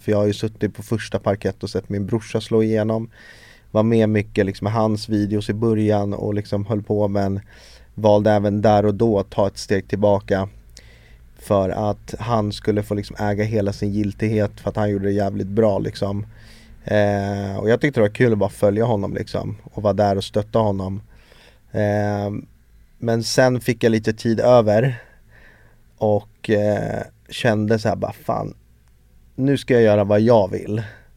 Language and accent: Swedish; Haninge, Stockholm County, Sweden; also born or lived in Sundsvall; Jag föddes i Sundsvall. Ett år flyttade vi till Stockholm och då föddes min brorsa. Så det är kort om min rötter. Uppvuxen i Jobro, Haninge.